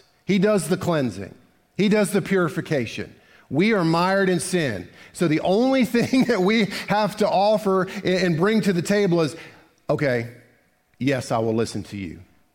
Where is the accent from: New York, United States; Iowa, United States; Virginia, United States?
Virginia, United States; Now, the correct pronunciation is Demas, but I'm a hillbilly from Virginia, so Demas.